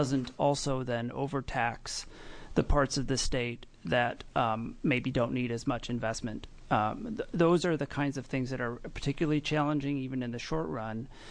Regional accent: Washington, United States; this is proven true in my home state in Washington

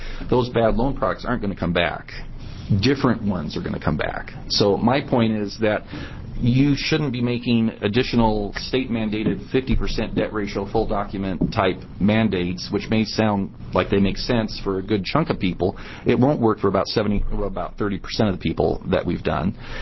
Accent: California, United States; moved away; I'm from California 15 years ago, and I was fingerprinted and background checked and everything else. I moved to Oregon and got it.

